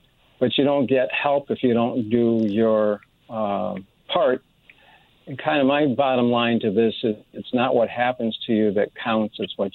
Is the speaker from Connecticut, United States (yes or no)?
yes; Middletown, Connecticut, United States; born there; I was born in Middletown, Connecticut